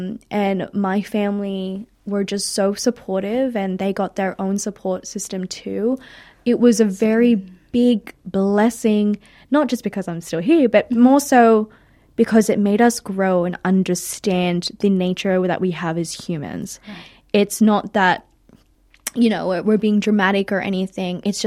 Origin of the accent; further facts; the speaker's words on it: Philippines; I think that's one of the biggest things about being Filipino. We all have very similar family stories and structures to the way that we do things.